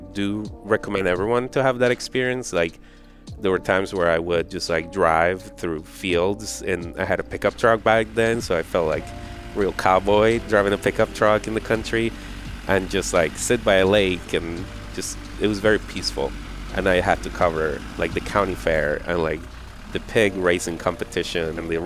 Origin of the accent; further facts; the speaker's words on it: Colombia; compared to like the level of violence that I grew up with in Colombia